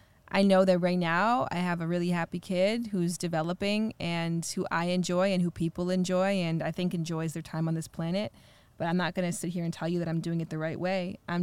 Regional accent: Canada; I'm from Canada

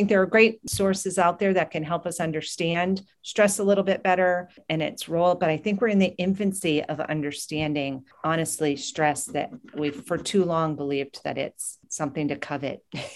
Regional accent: New Hampshire, United States; I'm from New England, and that's where my heart is up there in the Northeast.

